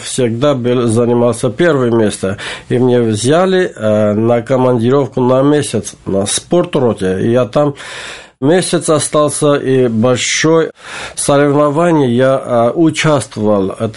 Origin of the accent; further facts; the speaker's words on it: Artashat, Ararat, Armenia; Russian is a second language; now in Moscow, Russia; Я армянин. Я родился в Армении. Город Арташат. Арташат – это старинный город, который находится возле горы Арарата. Я там родился, и там вырос, там жил. Ну, сейчас я в Москве живу, но я всю жизнь я провел в Арташате, в Армении.